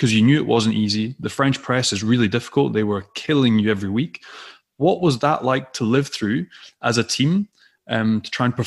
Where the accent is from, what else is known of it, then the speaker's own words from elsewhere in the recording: Scotland, United Kingdom; as a Scot